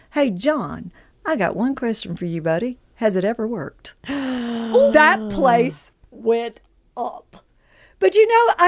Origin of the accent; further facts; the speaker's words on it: the South, United States; Now I'm from the South. I was supposed to get a double name.